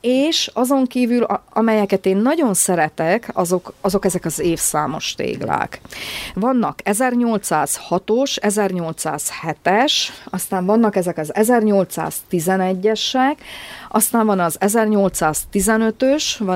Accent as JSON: {"language": "Hungarian", "town": "Šamorín", "region": "Trnava Region", "country": "Slovakia", "said": "De mivel én somorjai vagyok"}